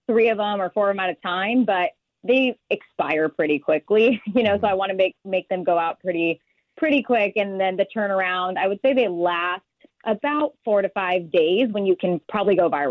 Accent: Orange, California, United States; I'm from Orange of Orange County.

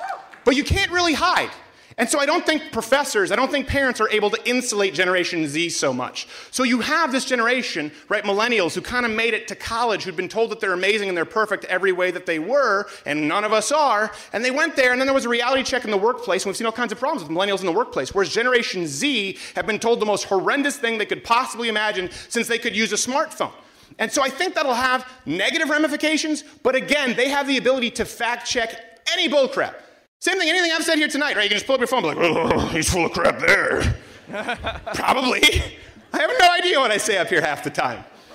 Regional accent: Canada; because I'm still Canadian.

